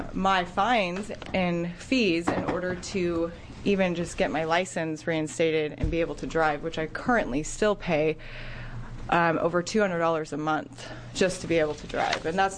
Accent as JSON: {"language": "English", "region": "Oregon", "country": "United States", "said": "I'm from Lane County."}